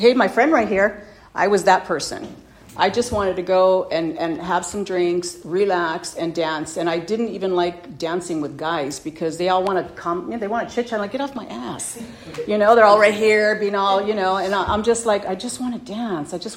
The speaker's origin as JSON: {"language": "English", "town": "Los Angeles", "region": "California", "country": "United States", "tie": "born or raised there", "said": "I was born and raised in Los Angeles in what I call the Mexican ghetto down there. East LA area over there."}